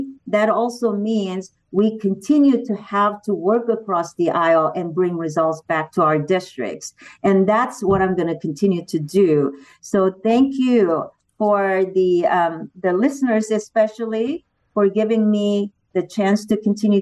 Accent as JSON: {"language": "English", "country": "South Korea", "tie": "born or raised there", "lives_now": "United States", "said": "I remember growing up in South Korea as a young girl, watching the U.S., soldiers driving through our communities or the streets in South Korea where I lived."}